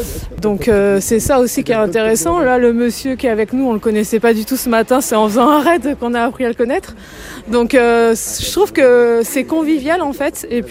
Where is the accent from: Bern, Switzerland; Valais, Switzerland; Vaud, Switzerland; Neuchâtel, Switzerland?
Neuchâtel, Switzerland; Les Hauts-Geneveys; je suis pas de Neuchâtel, je suis un peu plus haut. Donc, on vient des Hauts-Genevois.